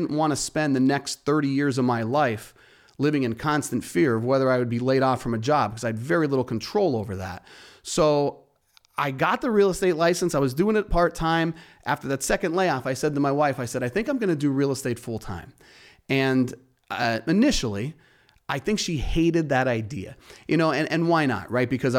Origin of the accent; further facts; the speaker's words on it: Wilkes-Barre, Pennsylvania, United States; now in Mountaintop, United States; I'm a lifetime resident of Northeastern Pennsylvania. I grew up in Wilkes-Barre, spent the vast majority of my early life there. And now I'm in Mountaintop. I'm there with my wife and two kids, and we chose to stay in Northeastern Pennsylvania